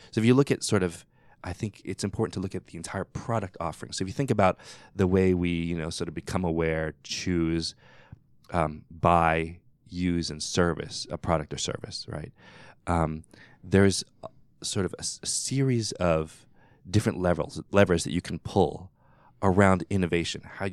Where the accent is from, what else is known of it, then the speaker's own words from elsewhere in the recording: New York, United States; I grew up in New York, and in Soho they had coffee cafes